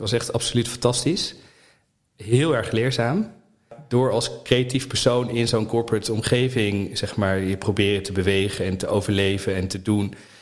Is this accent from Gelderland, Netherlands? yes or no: yes; Apeldoorn, Gelderland, Netherlands; born there; Geboren in Apeldoorn. In Amsterdam gestudeerd.